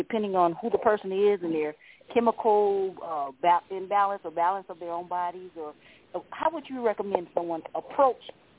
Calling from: Chicago, Illinois, United States; I'm from calling from Chicago, and assalamu alaikum to you all.

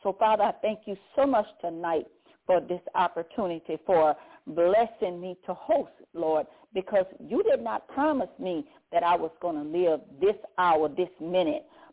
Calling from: Baton Rouge, Louisiana, United States; I'm calling from Baton Rouge, Louisiana.

